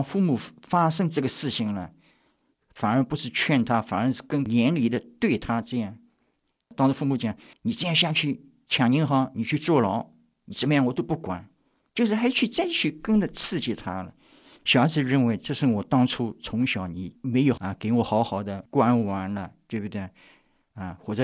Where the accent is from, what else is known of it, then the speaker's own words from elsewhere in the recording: China; now in United States; 这是我们中国人在美国，我们就是不像其他人是医生，我们是没有知识的，所以我们只能在餐馆里面赚钱